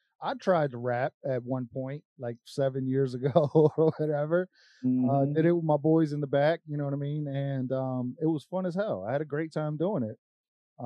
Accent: Asbury Park, New Jersey, United States; I grew up in Jersey, little town, Asbury Park, New Jersey.

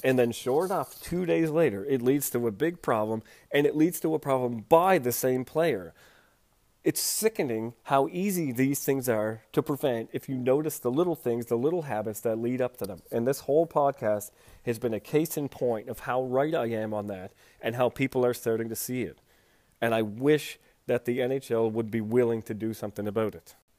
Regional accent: Nova Scotia, Canada; I am from Nova Scotia, as you know. I'm a Maritimer. I've played hockey here. I grew up here.

